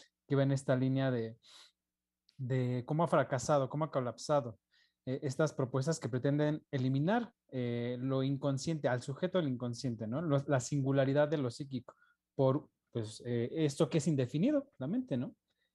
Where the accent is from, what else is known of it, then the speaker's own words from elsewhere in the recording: Mexico; lo pienso como mexicano